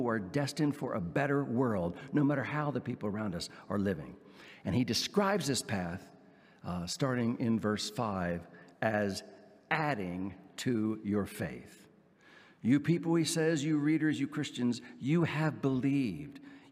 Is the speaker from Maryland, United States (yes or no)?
yes; Baltimore, Maryland, United States; I grew up in Baltimore, in the city for a number of years, and then just outside for the other years.